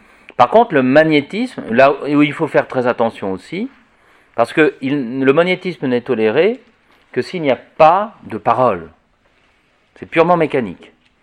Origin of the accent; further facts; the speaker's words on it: Paris, Île-de-France, France; Moi, je suis un pur citadin. Je suis né à Paris, j'ai vécu jusqu'à l'âge de 23 ans à Paris